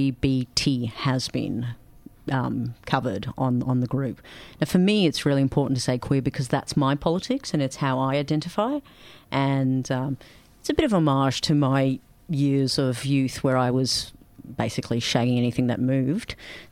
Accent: Australia; queer Muslim Australian, like my ethnicity is Pakistani, identify as female, I'm queer, I'm Muslim, I'm an Australian, all that.

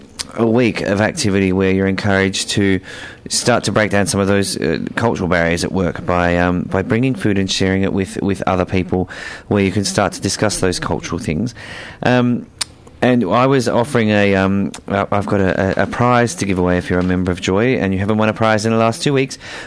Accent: Mildura, Victoria, Australia; I'm from Mildura.

